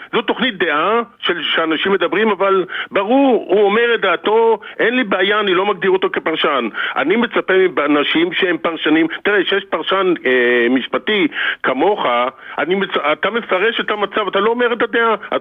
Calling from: Nahariya, Northern District, Israel; אני מנהריה.

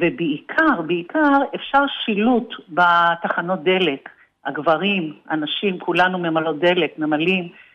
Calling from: Herzliya, Tel Aviv District, Israel; אני מהרצליה.

